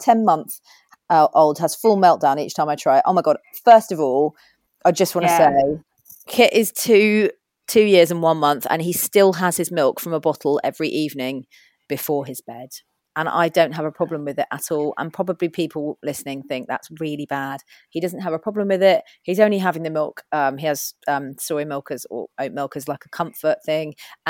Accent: South East England, United Kingdom; also born or lived in Kenya; Then we moved back to the UK. I was brought up in Kent. I went to a grammar school down there.

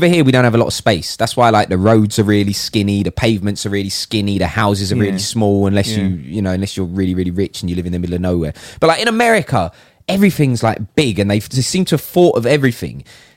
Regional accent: United Kingdom; And I was reading the story thinking, as a Brit, I'd love a bit of that right now.

